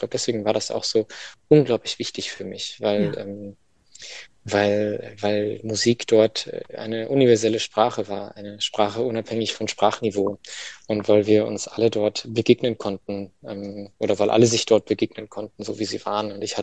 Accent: Heidelberg, Baden-Württemberg, Germany; also born or lived in Göttingen; ich bin in zwei Kulturen, also ich bin in Göttingen geboren und in Heidelberg aufgewachsen und habe einen deutschen Nachnamen, den kann in Spanien keiner aussprechen.

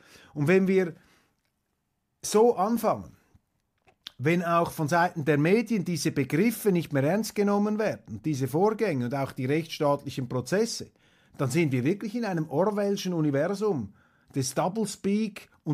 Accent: Switzerland; ich bin Schweizer, ich habe eine andere Sicht.

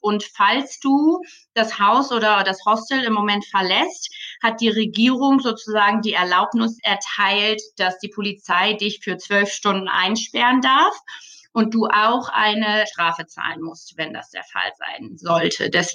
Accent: Germany; Also das bin ich aus Deutschland, dann mein Freund aus Irland.

